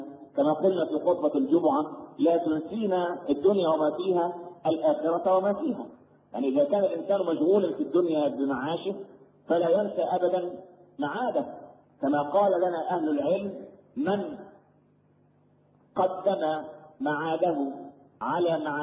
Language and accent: Arabic; Egypt; لكن احنا كمصريين معتبرين العيش هو ده الايه؟